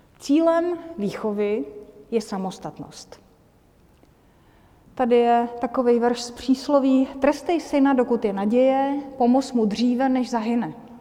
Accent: South Moravian Region, Czechia; Ten vřes, prosím vás, je ze Znojemska, můj rodný kraj, kdybyste nevěděli

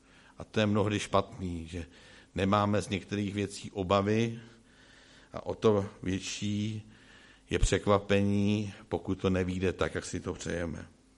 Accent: Křižánky, Vysočina Region, Czechia; Vzpomenu si, když jsem vyrůstal na Křižánkách

